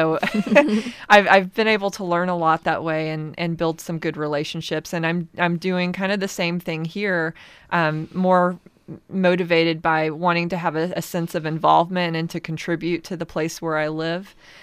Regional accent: Houston, Texas, United States; now in Astoria, United States; I grew up in the Houston area in Texas.

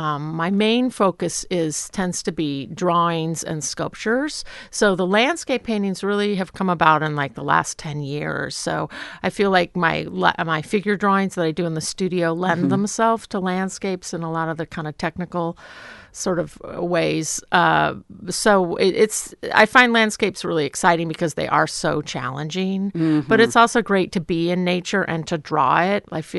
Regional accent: Portland, Oregon, United States; I grew up in Portland.

